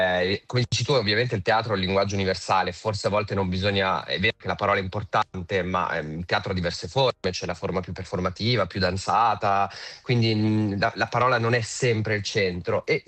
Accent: Ticino, Switzerland; Io, guarda, sono svizzero-tedesco, ma cresciuto in Ticino, quindi sono un ticinese, ma che parla un po' lo svizzero-tedesco.

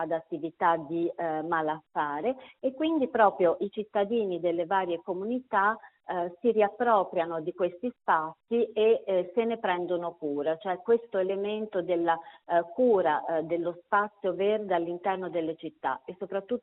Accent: Florence, Tuscany, Italy; Però io sono fiorentina

